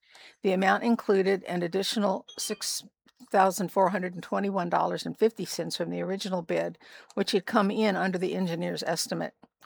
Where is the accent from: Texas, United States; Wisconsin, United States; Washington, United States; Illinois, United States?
Illinois, United States; Champaign; Although I grew up in Champaign, I still have strong connections to Douglas County.